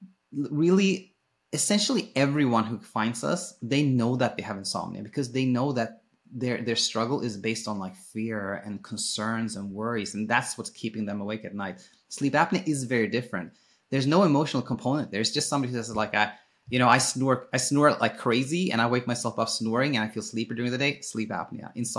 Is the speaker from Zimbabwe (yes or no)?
no; Sweden; I was actually born and raised in Sweden. My dad is Danish, my mom is Ethiopian